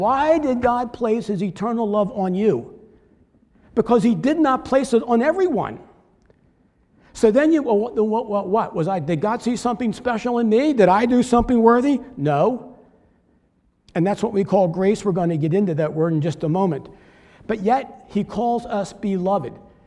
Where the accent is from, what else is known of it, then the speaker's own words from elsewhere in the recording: Pennsylvania, United States; I'm from Pennsylvania, but I attended University of Kentucky. From there, I went to Florida Bible College.